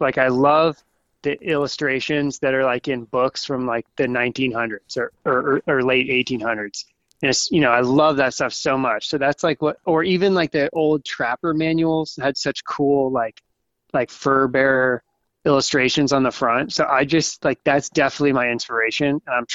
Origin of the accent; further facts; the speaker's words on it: Virginia, United States; I grew up in Virginia, so Virginia has a big Piedmont area too, so it's probably kind of similar.